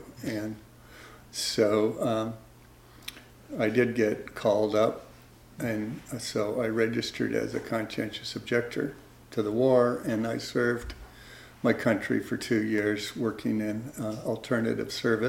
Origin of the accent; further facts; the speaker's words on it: Chicago, Illinois, United States; also born or lived in Tennessee; So I was raised first in Tennessee for 9 years, and then in the my dad moved to the suburb. My family moved because my dad's job moved to Chicago, and my mom was from Chicago, so we lived in the suburbs of Chicago.